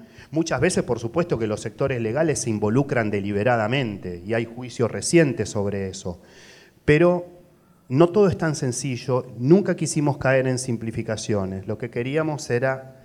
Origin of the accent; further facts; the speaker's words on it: Buenos Aires, Argentina; now in Rosario, Argentina; Nosotros somos dos personas de afuera de Rosario que somos rosarinos. Yo soy porteño, Germán es santafesino. Acá elegimos vivir todos los días. Acá hicimos rancho, estudiamos, tuvimos las crías. y acá nos quedamos